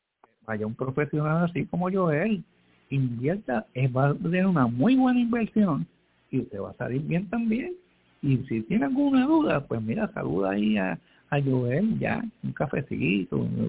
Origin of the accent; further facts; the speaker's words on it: Villa Palmera, Puerto Rico; yo hablo de Villa Palmera, yo me crié en Villa Palmera.